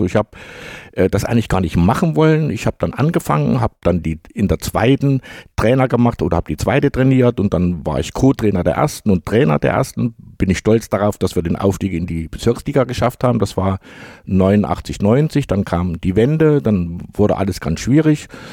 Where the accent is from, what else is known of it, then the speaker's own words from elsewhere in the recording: Jena, Thuringia, Germany; ja, ich komme aus Jena.